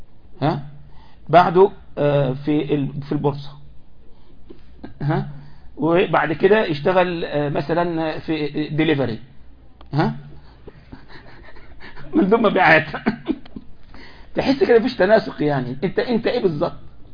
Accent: Egypt; عندنا في مصر يقول لك كده، صاحب بالين كذاب وصاحب ثلاثة منافق

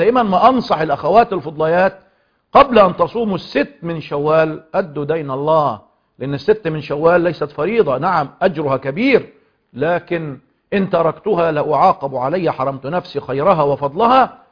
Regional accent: Egypt; وكما يقولون بالعامية عندنا في مصر تعود ريمة لعادتها القديمة

